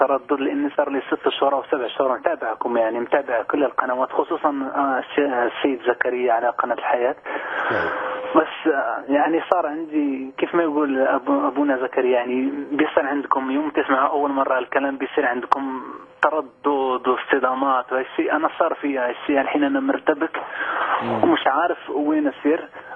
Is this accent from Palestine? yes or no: no; Morocco; تعرف في المناطق البدوية يعني في المغرب. أنا مغربي أصلي.